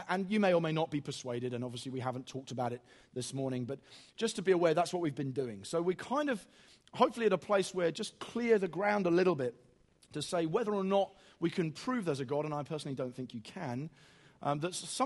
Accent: Eastbourne, South East England, United Kingdom; I'm from Eastbourne. We have rolling hills and nothing but cricket matches from as far as the eye can see.

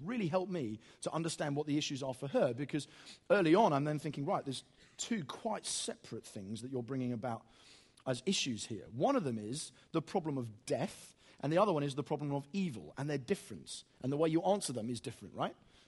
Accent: Eastbourne, South East England, United Kingdom; I'm from Eastbourne. We have rolling hills and nothing but cricket matches from as far as the eye can see.

